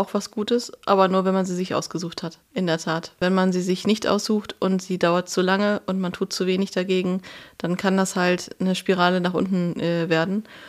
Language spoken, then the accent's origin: German; North Rhine-Westphalia, Germany; Bin ja im Ruhrgebiet aufgewachsen. Ich will immer sagen, ich bin im Ruhrgebiet groß geworden